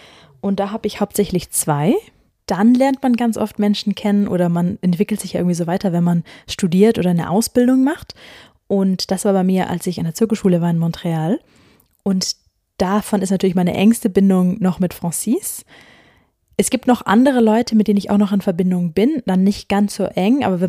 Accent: Ulm, Baden-Württemberg, Germany; Bin jetzt einen Tag hier in Ulm, in dem Haus von meinen Eltern, wo ich auch aufgewachsen bin. Ich komme ja ursprünglich aus Ulm.

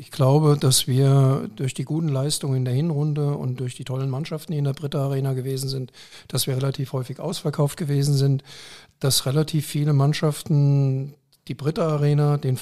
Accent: Wiesbaden, Hesse, Germany; ich bin gebürtiger Wiesbadener, bin hinten im Nerotal groß geworden

